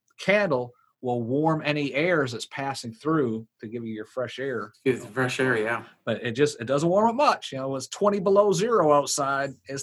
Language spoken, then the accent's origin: English; Michigan, United States; Growing up in Michigan, I learned early on that there's a lot of mosquitoes out there.